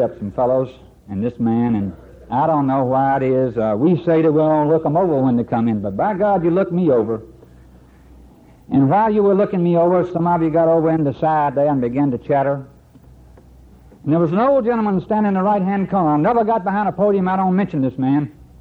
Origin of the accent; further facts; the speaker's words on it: Roanoke, Virginia, United States; And I left Roanoke, Virginia that Thursday after